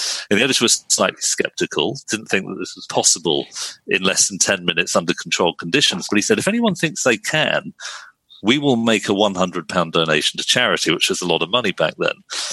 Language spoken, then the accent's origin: English; United Kingdom; I'm mixed race, I'm half Pakistani, half Welsh, it's quite an unusual combination. But the fact that I'm mixed race and grew up in 1980s UK with those experiences